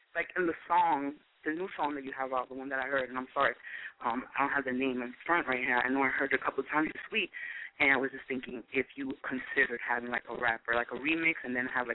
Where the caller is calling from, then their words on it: Orlando, Florida, United States; Actually, I'm calling from Orlando, by the way.